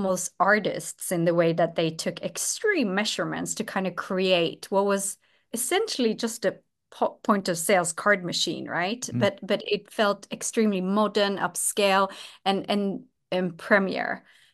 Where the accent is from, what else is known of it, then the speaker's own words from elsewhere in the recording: Sweden; English is a second language; moved away as an adult; also born or lived in London / United States; although I am Swedish, born and raised, I moved away from Sweden when I was 19 years old to go to university. I studied in London, and then I essentially was away from Sweden for 13 years